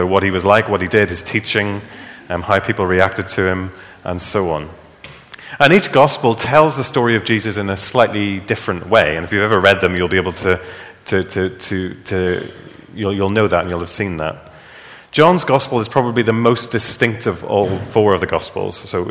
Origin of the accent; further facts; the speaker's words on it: Northern Ireland, United Kingdom; I'm a boss, I'm an employee, I'm Northern Irish. Don't forget that one.